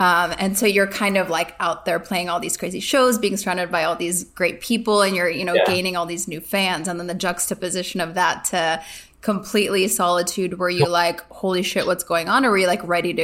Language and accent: English; Hungary; Yeah, so I grew up in Hungary.